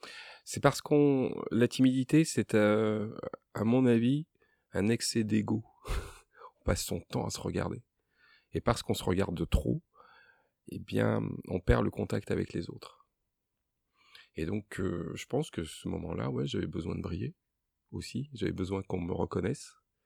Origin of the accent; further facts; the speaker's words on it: Paris, Île-de-France, France; born there; je suis né de famille antillaise, mais je suis né à Paris.